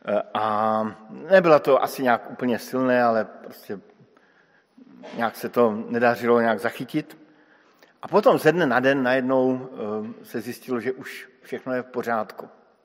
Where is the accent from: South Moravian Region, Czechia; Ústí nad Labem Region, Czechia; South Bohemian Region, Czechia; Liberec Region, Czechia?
South Moravian Region, Czechia; Brno; Vyrůstal jsem v Brně a celé Brno pije vodu ze řeky Svratky